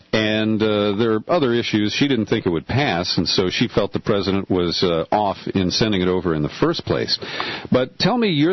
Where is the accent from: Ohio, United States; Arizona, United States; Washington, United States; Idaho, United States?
Ohio, United States; I grew up in Ohio, and I know how devastated the state is.